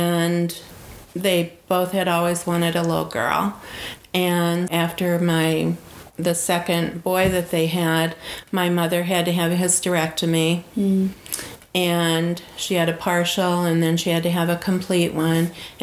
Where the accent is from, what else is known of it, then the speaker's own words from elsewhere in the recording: Elkhart, Indiana, United States; also born or lived in Dowagiac, United States; I go by both names. I was born here in Dowagiac, and when I was 5 years old, I was adopted by a family in Elkhart, Indiana.